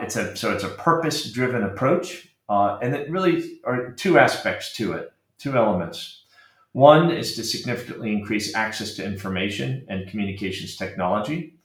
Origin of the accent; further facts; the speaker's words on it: Arizona, United States; moved away as an adult; now in United Kingdom; I grew up in the States. I grew up in Arizona.